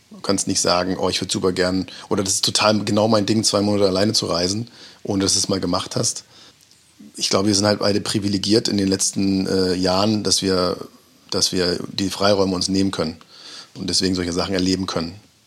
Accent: Mecklenburg-Vorpommern, Germany; also born or lived in Thuringia; Ich mag schon auch meine Heimat, wo ich herkomme. Ich bin ja Mecklenburger. Also ich bin zwar in Thüringen geboren, aber ich bezeichne mich, ich bin aufgewachsen, größtenteil meiner Jugend in Mecklenburg, Kindheit und Jugend. Und ich habe eine totale Heimatverbundenheit

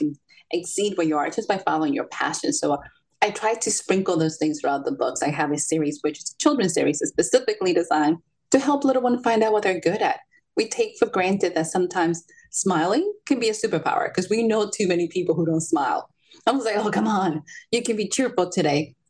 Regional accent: Salem, Massachusetts, United States; I grew up in Salem, Massachusetts. So magic and the witch trials has been what I grew up aware with.

